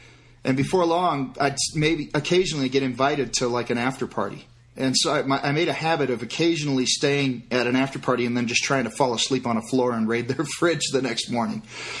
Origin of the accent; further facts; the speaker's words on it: Detroit, Michigan, United States; You know, I was raised in Detroit. I was in a blue collar middle class neighborhood and lower middle class neighborhood, and it was a rough town.